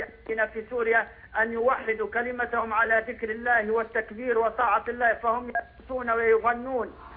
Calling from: Libya; نحن من ليبيا

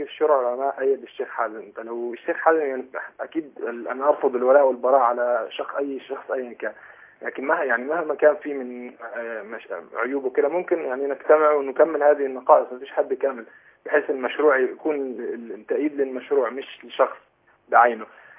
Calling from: United Arab Emirates; انا بتصل من الامارات

